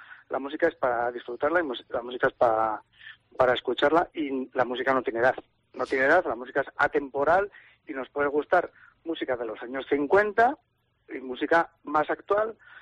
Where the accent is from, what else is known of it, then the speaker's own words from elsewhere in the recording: Pamplona, Navarre, Spain; Nosotros somos de Pamplona y limítrofes.